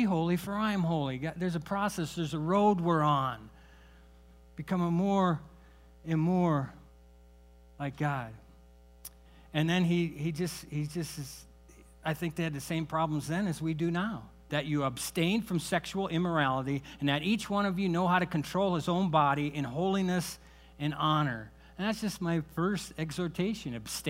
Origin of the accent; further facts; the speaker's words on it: Iowa, United States; I grew up in Iowa. Okay, my grandparents had a farm.